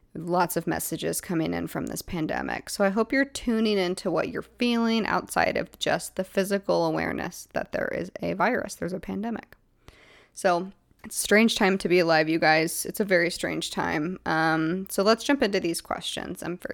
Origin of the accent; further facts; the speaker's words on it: Seattle, Washington, United States; I grew up in Seattle and we went to BC all the time, me and my family